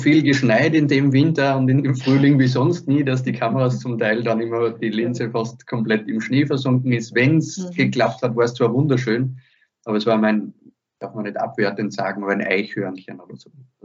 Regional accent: Austria; Und bei uns in Österreich, weiß ich nicht, ob wir da schon etwas erkannt haben

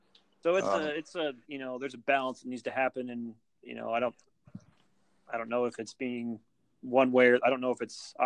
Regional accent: Idaho, United States; Like I said, I'm from Eastern Idaho, so I'm really close to Jackson

